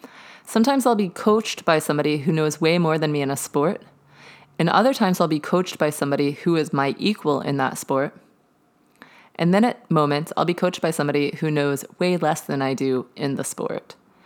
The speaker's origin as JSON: {"language": "English", "region": "the South", "country": "United States", "accent": "Southern", "said": "if you can hear my sweet Southern accent"}